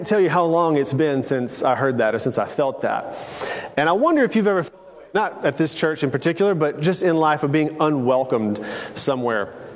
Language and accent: English; Tennessee, United States; They were there from Kentucky. I was there from Tennessee.